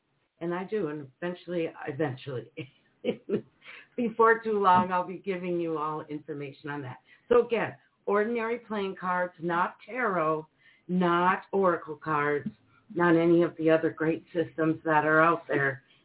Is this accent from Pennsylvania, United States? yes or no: no; Minnesota, United States; And you know, Nicole, I don't know if I've read for you yet, but we're from Minnesota, too.